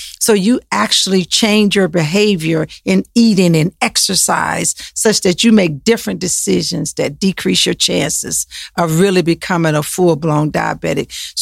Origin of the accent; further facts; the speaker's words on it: Macon, Georgia, United States; So I am from Macon, Georgia. So I am a product of a public school system.